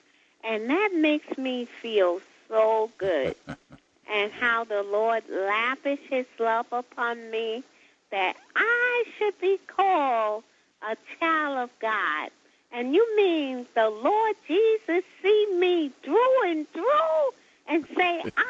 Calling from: New York City, New York, United States; I'm from New York City.

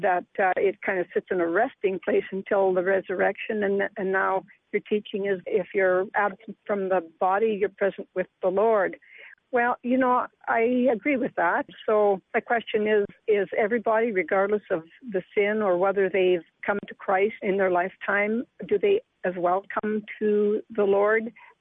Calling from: Alberta, Canada; calling from Alberta, Canada.

